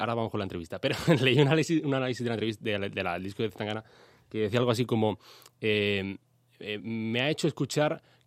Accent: Madrid, Community of Madrid, Spain; born there; yo nací en Madrid, en Cuatro Caminos, mi padre era herrero.

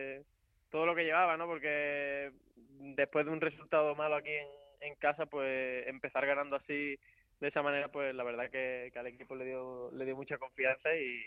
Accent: Utrera, Andalusia, Spain; por mi estilo de fútbol y demás, y ser de mi pueblo

